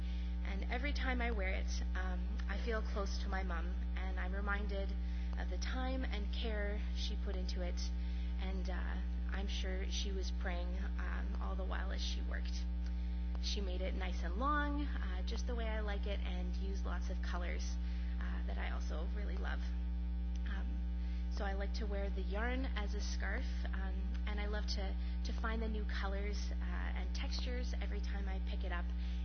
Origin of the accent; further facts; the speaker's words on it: Thunder Bay, Ontario, Canada; now in Winnipeg, Canada; I grew up in Thunder Bay and have been here in Winnipeg for about 6 years. My parents, my sister, and many of my extended family still live in Thunder Bay, which is about an 8-hour drive east of here.